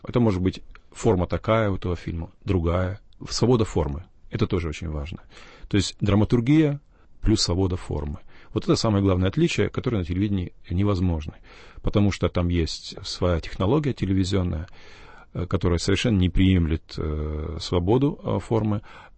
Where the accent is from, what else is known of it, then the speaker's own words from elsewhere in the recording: Kazakhstan; moved away as an adult; я не только родился в Казахстане, я 28 лет прожил там, знаете, это фактически всю сознательную жизнь свою.